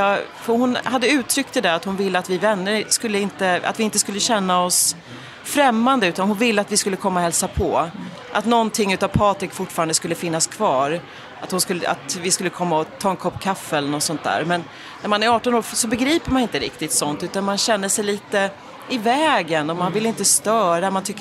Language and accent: Swedish; Bålsta, Uppsala County, Sweden; Sen åker jag hem till Bålsta där jag växte upp några dagar senare